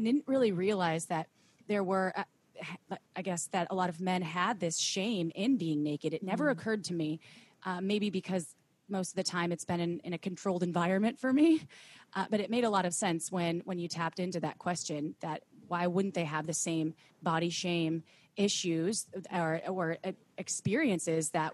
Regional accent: United States; being an American, I went to the spa in Germany

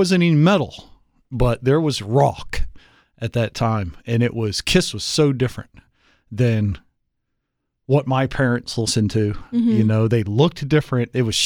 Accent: Endicott, New York, United States; And I grew up in Binghamton, New York. Endicott, New York is where I grew up.

